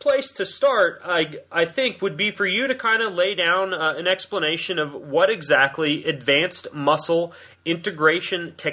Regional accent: Spokane, Washington, United States; one actually right here in my hometown of Spokane, Washington, John Stockton

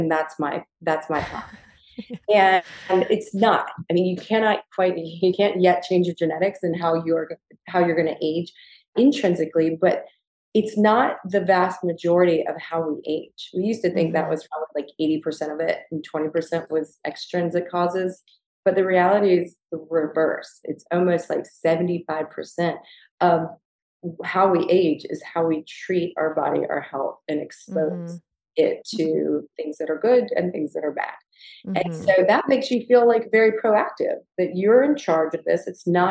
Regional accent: the South, United States; And Gigi and I both growing up in the South

